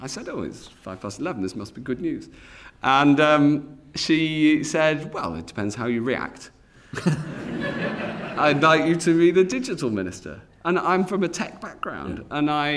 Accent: North West England, United Kingdom; bumped into Owen Paterson, who I knew because I'm from Cheshire and he's next door.

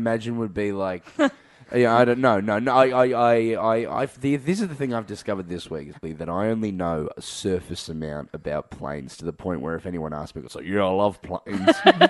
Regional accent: Melbourne, Victoria, Australia; because I'm from Melbourne, I love coffee.

